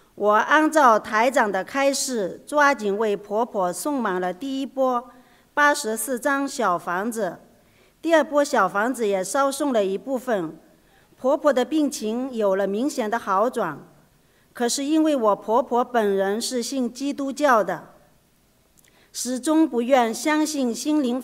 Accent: France; 我是来自法国的

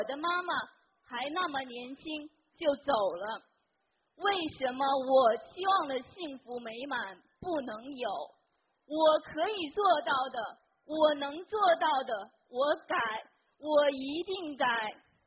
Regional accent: Beijing, China; 我是来自北京的

